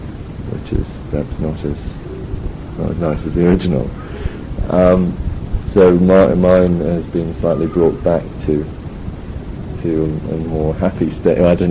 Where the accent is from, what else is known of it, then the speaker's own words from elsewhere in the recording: Wrexham, Wales, United Kingdom; moved away as an adult; also born or lived in Birmingham; now in Cairo, Egypt; I was born in 1964 in Wrexham, in North Wales, where I grew up, went to school until I was about 18.